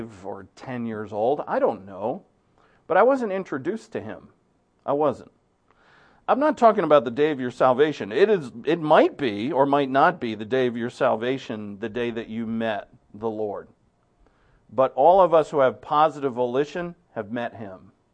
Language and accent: English; Providence, Rhode Island, United States; I remember there was a beautiful and bless the sacrament church on Academy Avenue in Providence, Rhode Island. That's the church that I grew up in.